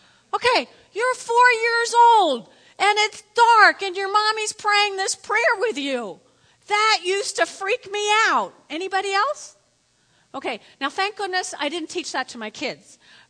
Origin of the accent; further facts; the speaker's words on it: New Jersey, United States; And I was actually here at York College, and I'm from North Jersey.